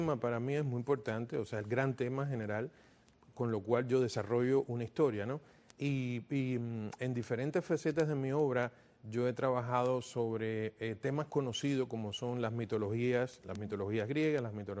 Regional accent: Cuba; also born or lived in Paris, France; now in United States; yo, cuando salí de Cuba, me fui a Europa y viví durante más de una década en París.

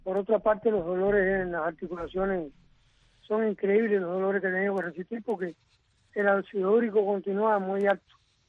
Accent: Cuba; Todos somos cubanos.

